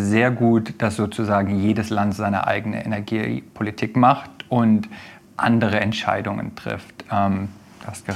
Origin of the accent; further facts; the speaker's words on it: Berlin, Germany; now in United States; Ich bin ursprünglich Berliner, bin aber seit fast 12 Jahren in den Vereinigten Staaten